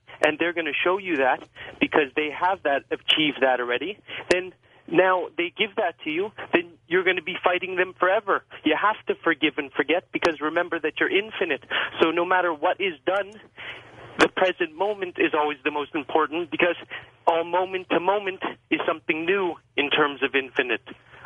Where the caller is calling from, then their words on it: Montreal, Quebec, Canada; calling from Montreal.